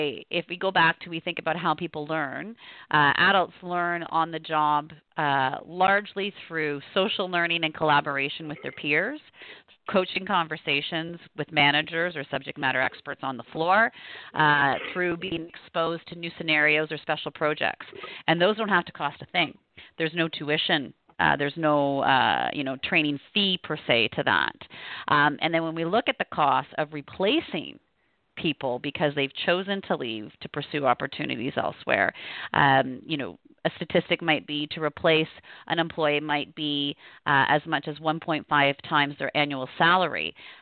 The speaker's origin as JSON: {"language": "English", "country": "Canada", "said": "So, I will admit I'm Canadian"}